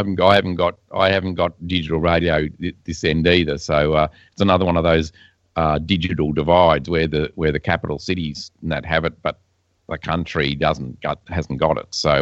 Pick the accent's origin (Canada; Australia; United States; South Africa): Australia; That I'm concerned about as an Australian watching it all from afar is that, healthcare in particular and things like that, which here in Australia we basically take for granted.